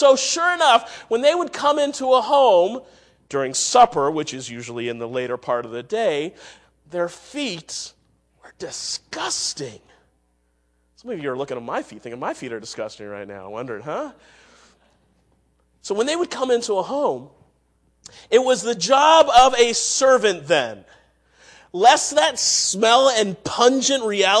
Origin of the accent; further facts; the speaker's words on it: India; which, by the way, I'm Indian. I never sit like that.